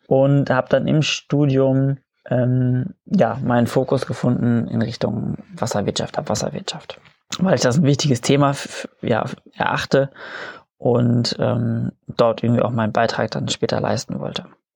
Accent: Münster, North Rhine-Westphalia, Germany; also born or lived in Munich; ich bin geboren in München, in der Nähe von München und bin seitdem oft umgezogen.

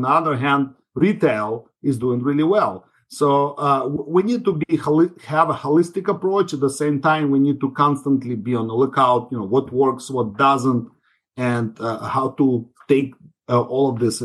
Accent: Ukraine; now in United States; So I'm originally from Ukraine. I have immigrated 30 plus years ago and ended up settling down in Silicon Valley.

